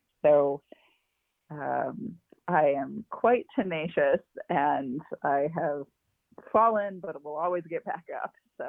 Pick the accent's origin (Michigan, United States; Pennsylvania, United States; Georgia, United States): Michigan, United States; also born or lived in Redondo Beach, California; I currently live in Michigan, which is where I grew up. I was born in California, in Redondo Beach, but I grew up here. A lot of my family is from Michigan